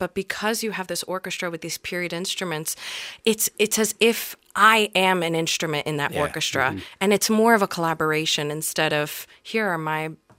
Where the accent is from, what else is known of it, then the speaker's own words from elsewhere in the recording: New York, United States; And I'm from New York. And so they put me in the children's chorus at the Metropolitan Opera.